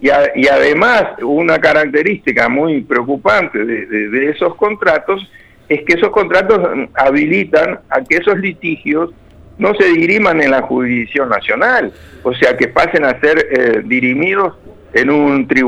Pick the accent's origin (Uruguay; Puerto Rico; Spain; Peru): Uruguay; porque somos también uruguayos.